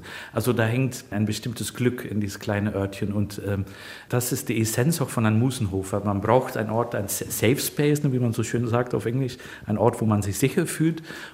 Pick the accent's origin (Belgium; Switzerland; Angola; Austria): Belgium; Flanders; now in Germany; Da hat meine Heimat zurückgerufen, bin ich acht Jahre oder fast neun Jahre Geschäftsführer und künstlerische Leiter gewesen beim Flandern-Festival von der Abteilung Mechelen und Kempen. Also ich bin immer in Deutschland wohnhaft geblieben.